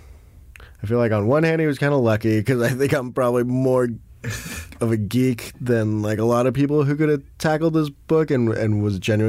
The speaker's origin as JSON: {"language": "English", "country": "South Africa", "said": "hey, I'm from South Africa, too."}